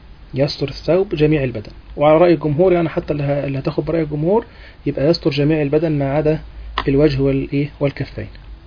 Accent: Egypt; والحاجات اللي احنا مشهورين بها في مصر عندنا

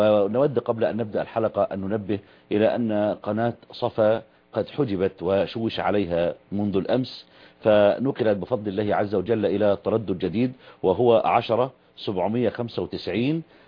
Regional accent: Egypt; إذا حل عندنا في مصر أو حل في الشام أو في الجزائر أو في أي بلد

